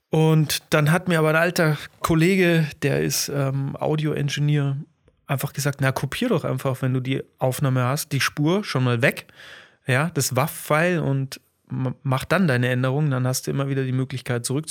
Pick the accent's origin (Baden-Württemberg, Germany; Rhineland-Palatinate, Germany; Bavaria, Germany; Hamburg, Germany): Bavaria, Germany; Dießen am Ammersee; also Diesner am Ammersee, wo ich aufgewachsen bin